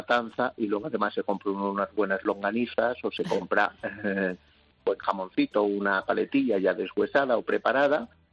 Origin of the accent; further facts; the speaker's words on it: Castile and León, Spain; Sierra de Gredos, altitud, más de 1.000, 1.200 metros, unos inviernos fríos y recios, porque es mi tierra, sí.